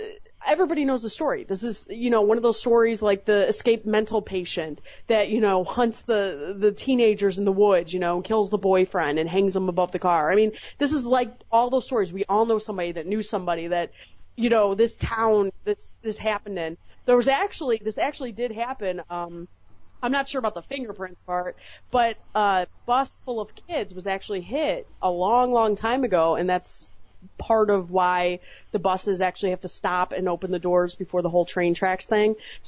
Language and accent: English; Chicago, Illinois, United States; I'm like, I'm from Chicago, right? Everyone's been to rehab.